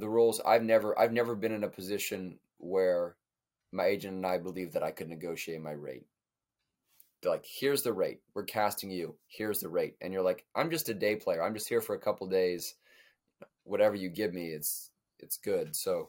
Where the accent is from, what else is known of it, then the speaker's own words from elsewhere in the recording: Portland, Oregon, United States; and I'm from Portland, Oregon, right? A small town that's north of California.